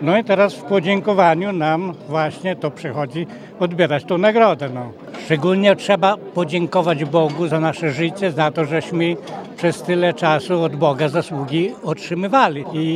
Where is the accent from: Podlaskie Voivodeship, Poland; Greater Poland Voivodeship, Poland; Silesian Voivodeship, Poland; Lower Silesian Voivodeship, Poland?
Podlaskie Voivodeship, Poland; Augustów; Ja jestem z Augustowa, z parafii Świętej Rodziny.